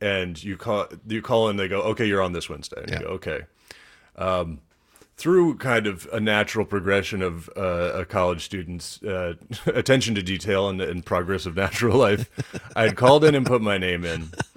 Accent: Washington, District of Columbia, United States; I grew up in beautiful Washington, D.C., and then got into comedy sort of in college a little bit

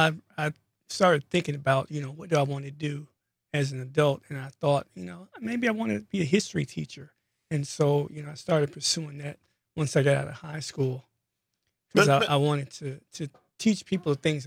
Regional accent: Milwaukee, Wisconsin, United States; When I was a child growing up in Milwaukee, all the way through high school, I never went anywhere in Wisconsin other than Milwaukee.

